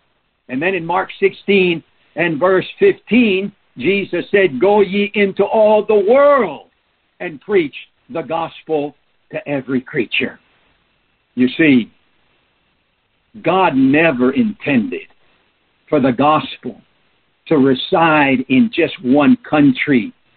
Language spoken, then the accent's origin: English; Peru; first language Spanish; English is a second language; also born or lived in Southeast Asia; My native language, I was born in Peru, and so I grew up speaking Spanish.